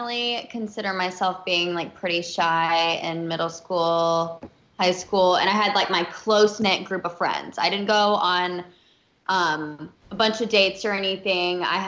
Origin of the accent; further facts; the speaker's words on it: Alabama, United States; I'm from Alabama, so I was always just kind of like, you know, I'd only seen like the South really and not done a bunch of traveling.